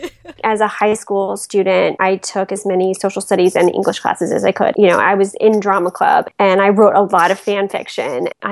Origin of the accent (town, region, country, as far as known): Atlanta, Georgia, United States